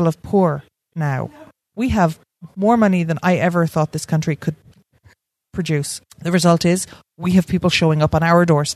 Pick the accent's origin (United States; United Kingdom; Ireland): Ireland; Kilkenny, Leinster; accent: Cork; a nice girl from Derry told me that I had a perfectly good Cork accent of my own, and I pointed out that that was nice, but I was from Kilkenny.